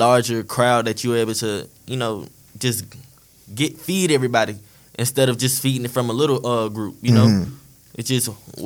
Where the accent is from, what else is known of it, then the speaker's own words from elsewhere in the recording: Charlotte, North Carolina, United States; I'm from Charlotte, North Carolina.